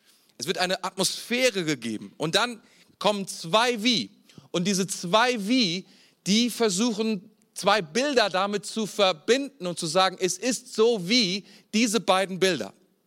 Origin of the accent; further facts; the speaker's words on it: Mainz, Rhineland-Palatinate, Germany; Da, wo ich herkomme, aus Mainz, gibt es sehr wenige Regentage.